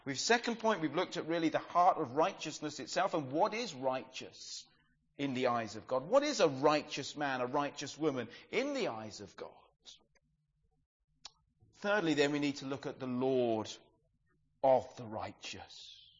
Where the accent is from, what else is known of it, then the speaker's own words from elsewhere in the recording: England, United Kingdom; We're English, so a bit of snow